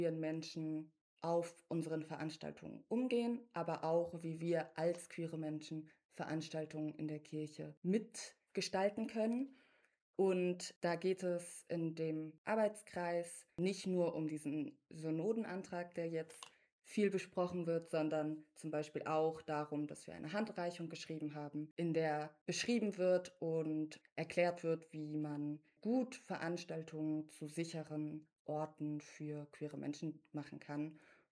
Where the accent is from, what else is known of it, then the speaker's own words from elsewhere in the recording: Hamburg, Germany; Ich komme aus Hamburg